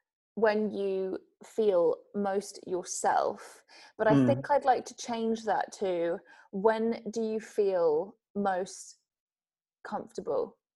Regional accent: England, United Kingdom; I know, okay, I'm English, but he's made it over here.

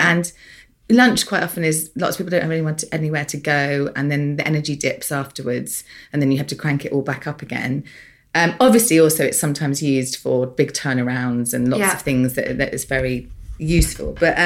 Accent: United Kingdom; We're both British here.

